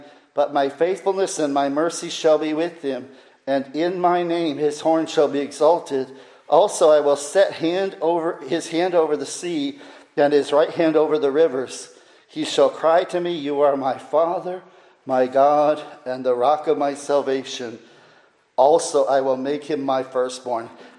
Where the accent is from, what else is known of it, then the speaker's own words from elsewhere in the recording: Illinois, United States; I was from Illinois, all flat. That's what I was used